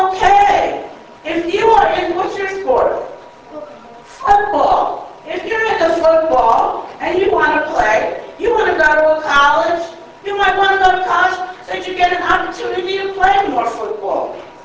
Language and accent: English; New York City, New York, United States; I came from New York City, where nobody owns, you know, even adults don't own cars.